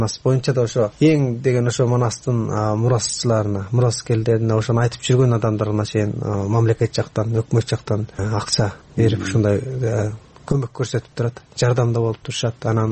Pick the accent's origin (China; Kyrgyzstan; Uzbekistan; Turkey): China; Xinjiang; Балалыгым тиги алыскы Кулжа обласы деп коет. Кулжа обласына караганда Текеси ооданы дейт. Текеси ооданын көктөрү кыргыз улуттук айыл дейт.